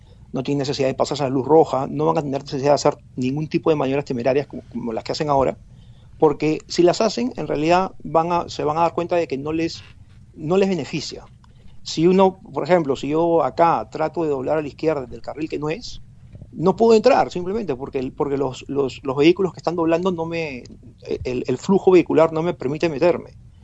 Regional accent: Lima, Peru; yo soy de Lima, yo soy peruano

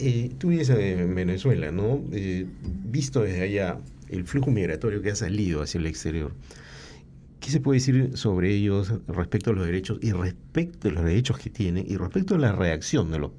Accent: Peru; Acá, yo lo veo como peruano, escuchas a algunas personas decir eso.

